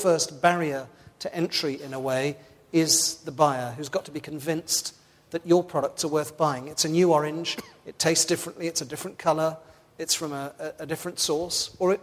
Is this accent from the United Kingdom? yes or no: yes; England, United Kingdom; I had to summon up all my diplomatic skills as an Englishman